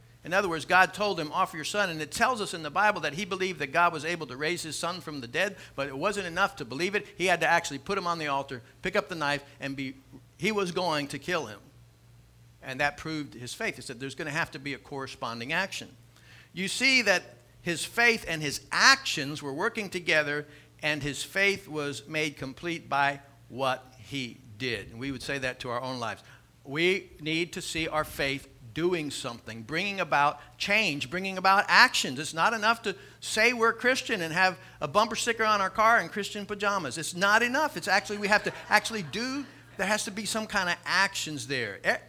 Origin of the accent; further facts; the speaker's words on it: Miami, Florida, United States; To me, bike was very important as a young child growing up in Miami. I was born there, lived there till I was.